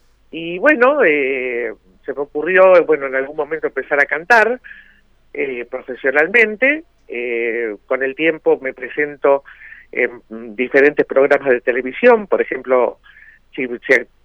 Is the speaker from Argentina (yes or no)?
yes; Buenos Aires, Argentina; born there; yo nací en Villa del Parque, en el pleno centro de Villa del Parque, un lugar muy lindo, muy hogareño, muy familiar.